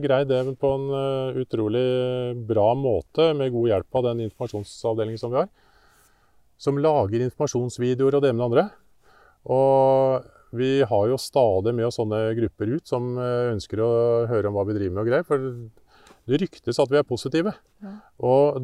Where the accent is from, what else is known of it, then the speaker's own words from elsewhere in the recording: Lommedalen, Akershus, Norway; Jeg kommer fra Lommedalen. Når jeg vokste opp, så var det jo tømmerhoggere halvparten av dem.